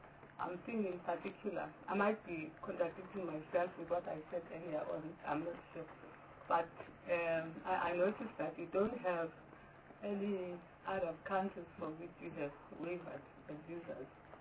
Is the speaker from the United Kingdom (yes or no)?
no; South Africa; I think on the question of us as South African citizens being protected against some of these corrupt practices